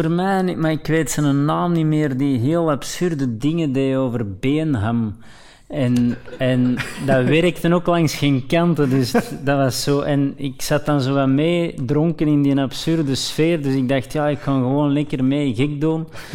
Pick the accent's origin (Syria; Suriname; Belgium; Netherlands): Belgium; Flanders; Ik kom wel niet speciaal uit Vlaanderen voor dit.